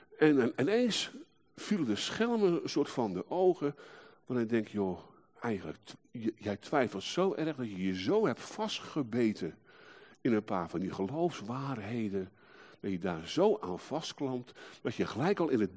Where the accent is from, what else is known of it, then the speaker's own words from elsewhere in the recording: Rijnsburg, South Holland, Netherlands; Ik zei, nou, mijn voorouders waarschijnlijk wel. Ik kwam uit Rijnsburg.